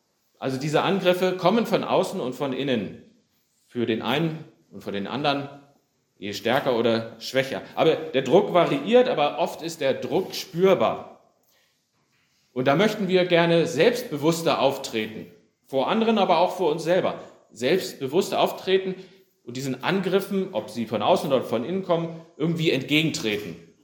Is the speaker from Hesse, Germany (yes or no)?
yes; Oberursel, Hesse, Germany; in Oberursel, wo ich aufgewachsen bin.